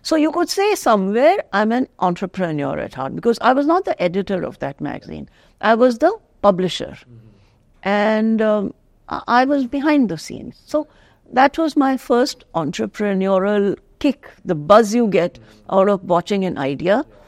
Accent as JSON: {"language": "English", "region": "Uttarakhand", "country": "India", "said": "I'm from Uttarakhand."}